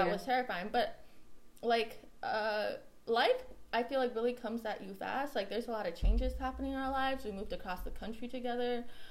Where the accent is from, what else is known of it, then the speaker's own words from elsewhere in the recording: China; now in United States; Like I'm from China, but yeah, I'm American, like that kind of situation.